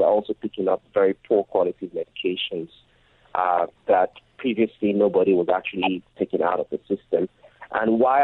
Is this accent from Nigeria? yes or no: yes; Nigeria; while I was growing up in Nigeria.